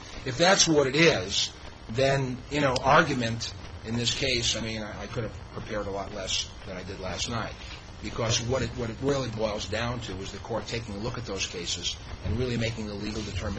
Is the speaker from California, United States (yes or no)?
no; Chicago, Illinois, United States; now in Hawaii, United States; I'm originally from Chicago. I mean, I've seen some pretty bad things happen when I defended in that town.